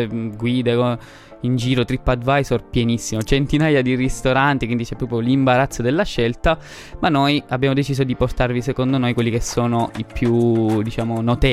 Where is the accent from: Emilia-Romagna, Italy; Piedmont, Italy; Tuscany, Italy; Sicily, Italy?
Sicily, Italy; Trapani; io sono di Trapani, quindi Sicilia, quindi il pesce fresco da noi è sacro